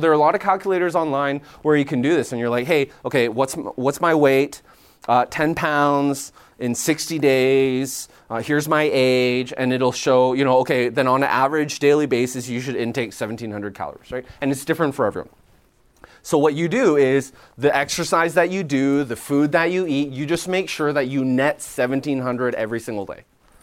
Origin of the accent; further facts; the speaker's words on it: Canada; moved away as an adult; now in Nashville, United States; and I'm Canadian. I mean, before moving down to Nashville 3 years ago with my wife and three kids, I thought barbecue was like burgers and hot dogs.